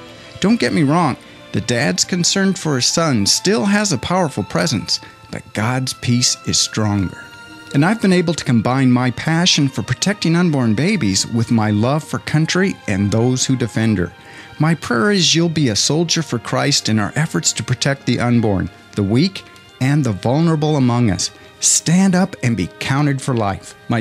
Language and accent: English; United States; As a father, as an American, I'll always be profoundly concerned about the welfare of those risking their lives to protect our freedoms.